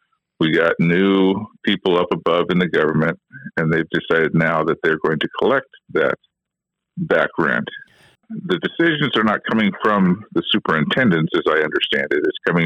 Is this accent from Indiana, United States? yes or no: no; Skagway, Alaska, United States; Every one of us are local vendors. We're all from Skagway.